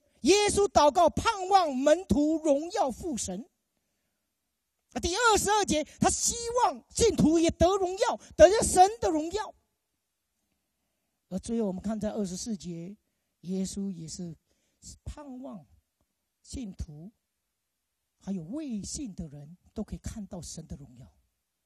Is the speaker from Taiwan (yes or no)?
yes; Taiwan; now in Australia; 我在台湾读书回来的时候，每一年我都会回台湾读一点书